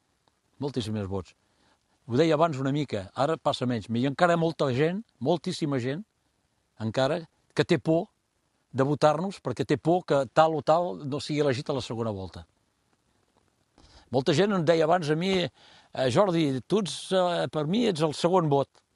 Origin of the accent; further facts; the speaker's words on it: Occitania, France; Nosaltres som catalans, però amb una personalitat particular, és que som ciutadans de França. Som de nació catalana, és una evidència, però som ciutadans de la República.